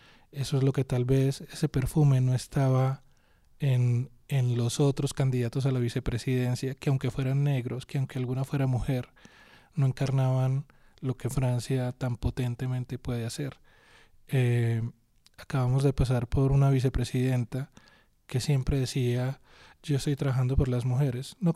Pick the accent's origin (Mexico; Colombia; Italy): Colombia; Antioquia; Pero como colombianos, vuelvo a la noción de país, siempre lo mejor venía de afuera.